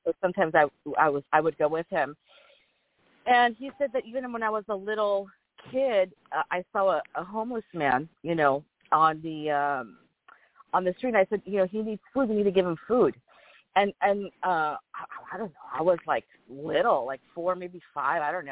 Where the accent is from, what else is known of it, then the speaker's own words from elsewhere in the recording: Los Angeles, California, United States; My dad was from Chihuahua, Mexico. My mom was from Guadalajara. Mexico, Jalisco, and I was born here in LA and raised here